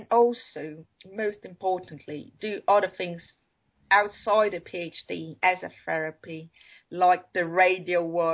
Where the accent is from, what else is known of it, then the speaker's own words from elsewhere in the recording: Brazil; English is a second language; I feel I am British by heart, born and raised in Brazil.